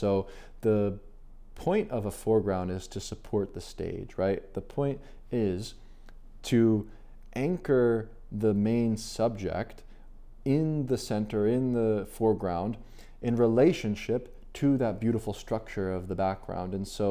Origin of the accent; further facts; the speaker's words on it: Philadelphia, Pennsylvania, United States; And so here in my hometown, Philadelphia, I returned to the same street over and over again to practice layering.